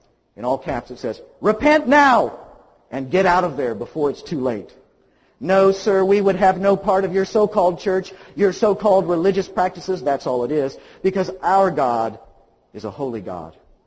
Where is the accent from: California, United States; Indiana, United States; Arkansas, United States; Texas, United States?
Indiana, United States; Acton; You see, I was raised in Sodom. It's actually called Acton, Indiana, but But I suspect many of us were raised in Sodom.